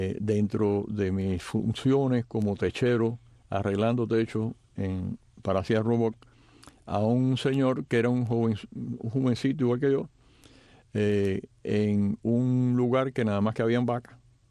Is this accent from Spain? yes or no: no; Cuba; moved away as an adult; now in United States; Estuve conspirando en Cuba, me fui de Cuba, vine acá para pelear. Yo no vine aquí para quedarme.